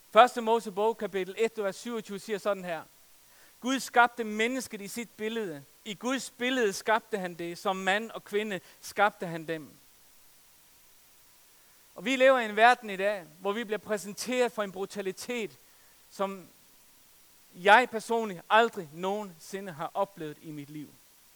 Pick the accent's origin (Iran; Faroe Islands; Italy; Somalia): Faroe Islands; sidst jeg var hjemme på Færøerne